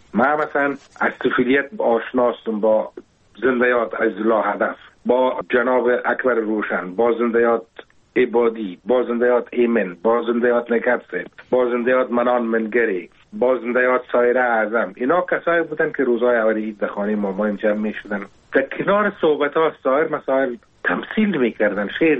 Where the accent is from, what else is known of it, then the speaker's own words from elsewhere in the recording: Kabul, Afghanistan; ما در کنار کابل نداری زندگی میکردیم و پیدا شده بودم